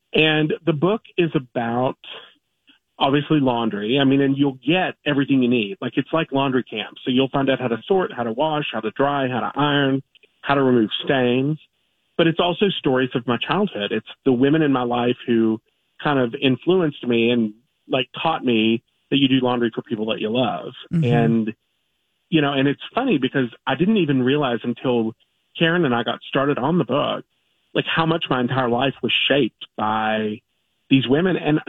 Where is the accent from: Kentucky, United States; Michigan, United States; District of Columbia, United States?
Kentucky, United States; I mean, I'm from Kentucky. I had to make a mint julep.